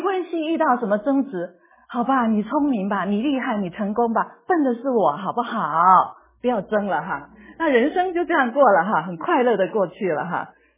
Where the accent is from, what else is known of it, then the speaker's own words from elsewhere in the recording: China; 古诗哈有一些地方就是会帮助我们中国人一读这些诗就有一些感受